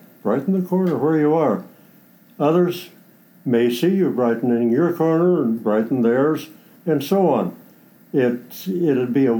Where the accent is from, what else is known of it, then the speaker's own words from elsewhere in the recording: Alden, Iowa, United States; A little town 80 miles north of here by the name of Alden.